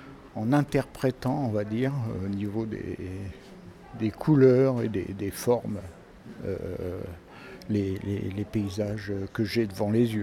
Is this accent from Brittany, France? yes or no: no; Nouvelle-Aquitaine, France; born there; Mon univers est tourné autour du Périgord vert, effectivement. Ce sont mes origines, hein, donc je suis né ici en Dordogne, sur les bords de la Drôme. Ma famille était ici.